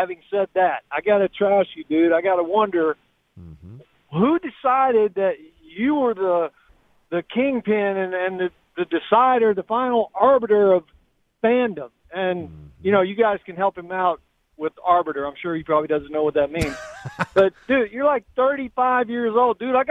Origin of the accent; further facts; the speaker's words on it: Georgia, United States; I grew up in Georgia and was a huge Bulldogs fan.